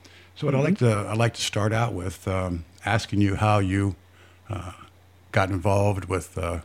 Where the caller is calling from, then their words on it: Bonita Springs, Florida, United States; Yeah, I'm calling from Bonita Springs, Florida.